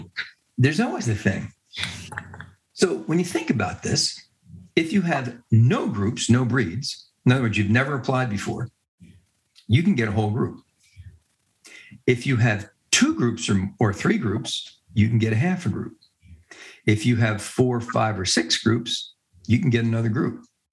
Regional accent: Canada; I know what I'm thinking. I'm Canadian. I got a shot.

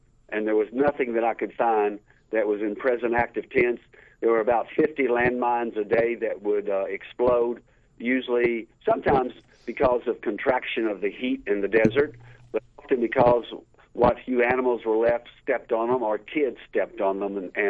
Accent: Kentucky, United States; I grew up in north central Kentucky. If you were to sort of drop a point between Lexington, Kentucky, Cincinnati, Ohio, and Louisville, Kentucky, I'm somewhere in the middle of all of t

